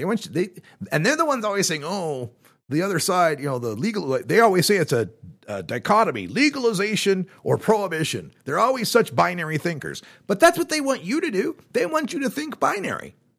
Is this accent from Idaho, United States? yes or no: yes; Boise, Idaho, United States; which was the NBC affiliate I grew up watching in Boise, Idaho.